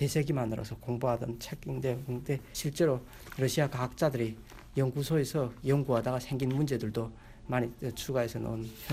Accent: North Korea; 북한에서 왔다는 걸 숨기기 위해서

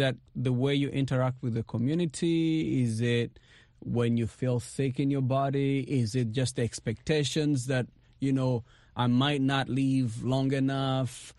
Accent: Uganda; I grew up in Uganda, and I remember when HIV first started

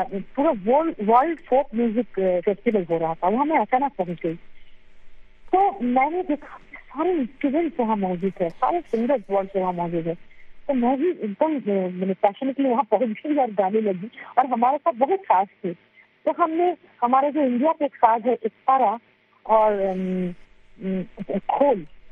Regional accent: Varanasi, Uttar Pradesh, India; तो यहाँ पर मैं हूँ ऐसे तो मैं बनारस की हूँ जमनी पली बड़ी हुई

